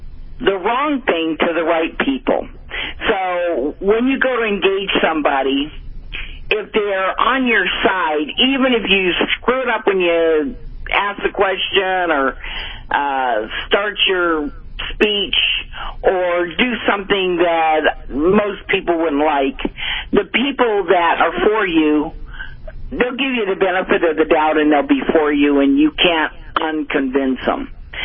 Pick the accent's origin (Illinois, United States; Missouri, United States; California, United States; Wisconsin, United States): California, United States; also born or lived in Michigan; I was born in Michigan, but yeah. I came from Southern California.